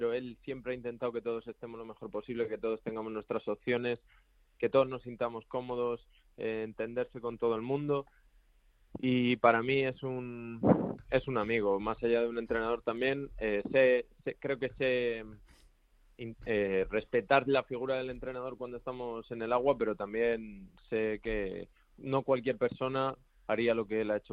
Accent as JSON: {"language": "Spanish", "town": "Madrid", "region": "Community of Madrid", "country": "Spain", "tie": "born or raised there", "also_born_or_lived": "Galicia", "said": "yo de DNI sí que soy gallego, pero me he criado en Madrid"}